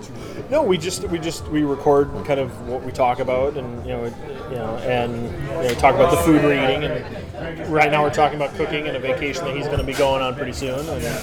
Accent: Minnesota, United States; I'm Minnesotan in that regard.

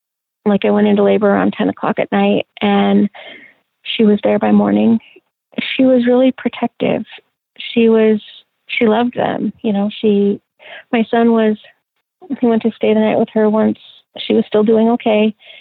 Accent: La Grande, Oregon, United States; we moved back to my hometown in La Grande.

